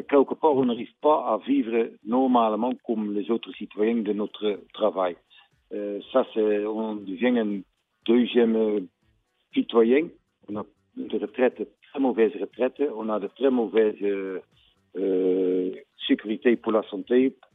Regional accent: Netherlands; now in France; Oui, je suis origine de la Hollande, donc il y a 40 ans, je suis venu avec mes frères s'installer ici dans le sud.

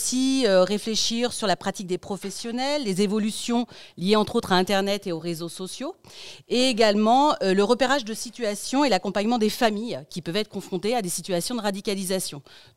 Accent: Occitanie, France; Voilà, moi, je viens du Tarn-et-Garonne.

